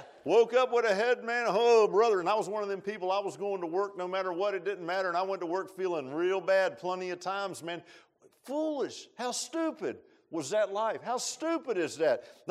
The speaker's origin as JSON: {"language": "English", "town": "Virginia Beach", "region": "Virginia", "country": "United States", "tie": "born or raised there", "said": "because I grew up in Virginia Beach, and now I was up on this farm, man."}